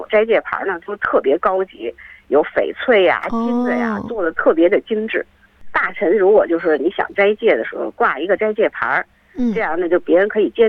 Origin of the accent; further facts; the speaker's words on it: Beijing, China; 比如说因为我是北京的嘛